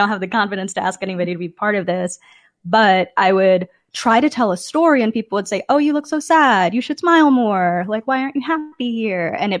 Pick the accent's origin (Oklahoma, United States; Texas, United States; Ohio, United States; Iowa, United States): Texas, United States; Dallas; I was coming from Dallas, Texas, where I had grown up.